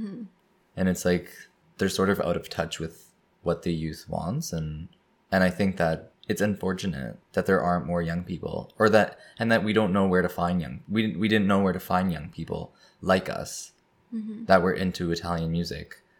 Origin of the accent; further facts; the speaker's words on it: Toronto, Ontario, Canada; We were born and raised in the six.